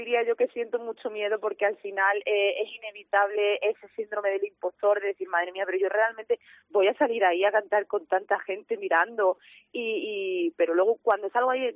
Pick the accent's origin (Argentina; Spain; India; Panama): Spain; Extremadura; porque yo le tengo que cantar a mi tierra bonita y a mi gente.